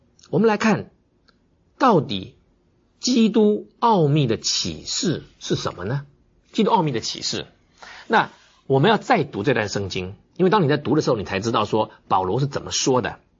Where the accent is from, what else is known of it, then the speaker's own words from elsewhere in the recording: China; 那我们中国人说啊，祖传秘方，传子不传女。